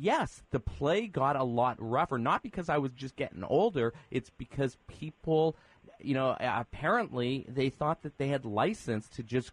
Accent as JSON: {"language": "English", "town": "Winnipeg", "region": "Manitoba", "country": "Canada", "tie": "born or raised there", "said": "I'm about your age, and I grew up playing hockey in Winnipeg"}